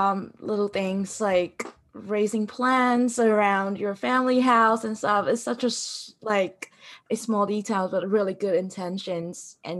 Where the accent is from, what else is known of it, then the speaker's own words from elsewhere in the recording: Vietnam; so recently in my home country, so we just had a flood incident in the central of Vietnam